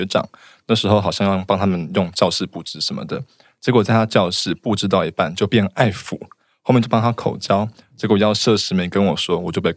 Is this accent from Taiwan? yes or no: yes; Taoyuan, Taiwan; 下一个，我也可以分享，虽然我是桃园的。